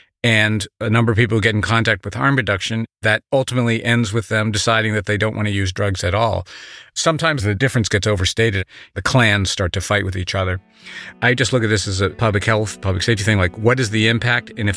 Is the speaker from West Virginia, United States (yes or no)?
yes; West Virginia, United States; So when I was growing up, I grew up in West Virginia in the 60s and 70s.